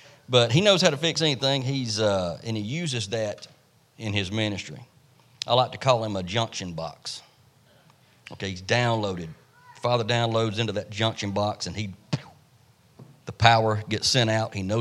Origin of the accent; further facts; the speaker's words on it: Spartanburg, South Carolina, United States; I said, I don't know where I'm at in North Carolina. I'm from Spartanburg.